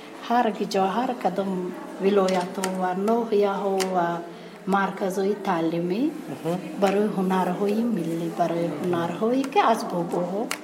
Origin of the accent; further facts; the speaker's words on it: Iran; ایران هستم.